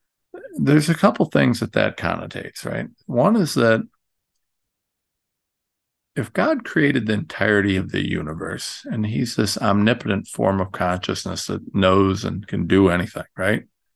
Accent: Ohio, United States; I'm nobody from Ohio and I got a platform now.

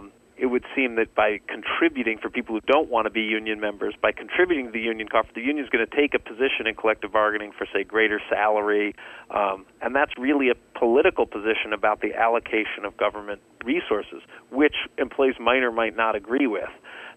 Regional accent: New York, United States; You see a lot of conflict in blue states like California, Illinois, and even my home state of New York, and New Jersey.

